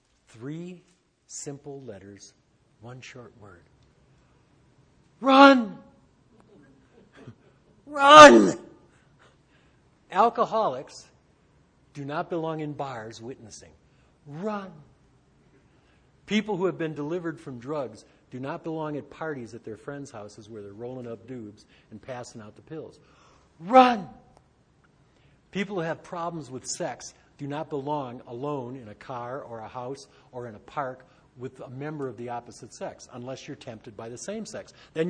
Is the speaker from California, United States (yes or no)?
no; Detroit, Michigan, United States; And I grew up in Detroit. And in Detroit, we had the automotive proving grounds.